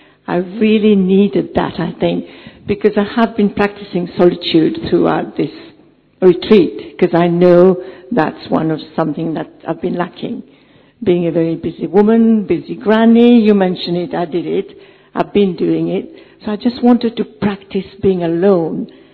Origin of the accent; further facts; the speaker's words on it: London, United Kingdom; I'm from London.